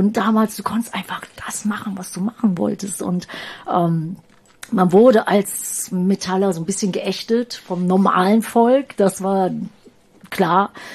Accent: Düsseldorf, North Rhine-Westphalia, Germany; ich komme ehemals aus Düsseldorf

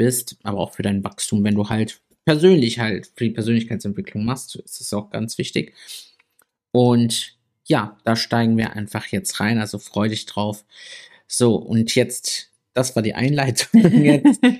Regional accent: Italy; German is a second language; ich bin Italiener, ich bin ja selbst Ausländer

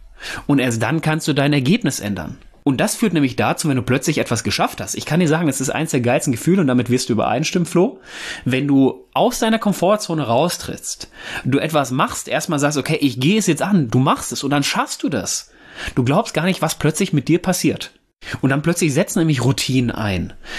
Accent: North Rhine-Westphalia, Germany; Ich komme ja ursprünglich aus dem Pott

